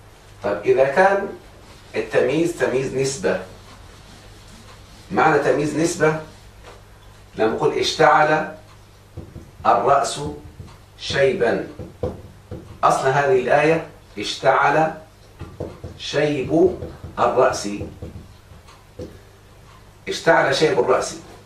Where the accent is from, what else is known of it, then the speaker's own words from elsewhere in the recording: Egypt; زي الكيلو عندنا في مصر يعني